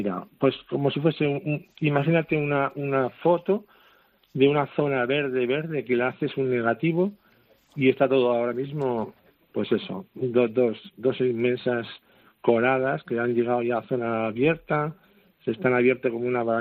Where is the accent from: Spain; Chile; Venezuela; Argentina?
Spain; now in La Palma, Spain; Yo soy peninsular, pero llevo ya aquí muchos años, uh-huh. Aquí en La Palma, porque yo llegué aquí y esta isla me enamoró. Y aquí me he quedado y aquí pienso quedarme.